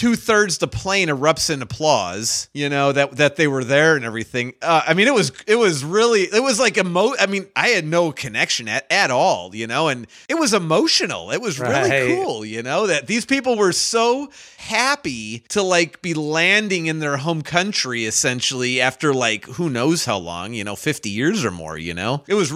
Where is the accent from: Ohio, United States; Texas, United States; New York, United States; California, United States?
California, United States; And, oh, we are too. We're at... And we said, oh, you never heard of it. Because, you know, I would live in Lompoc, which is up north of Santa Barbara.